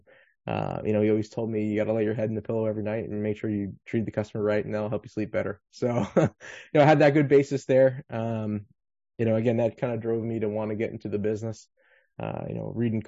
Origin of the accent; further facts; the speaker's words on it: Flushing, New York, United States; So, born and raised in Flushing, Queens, huge Met fan. It was part, big part of my DNA growing up, blue and orange, but, born and raised in Flushing, Queens.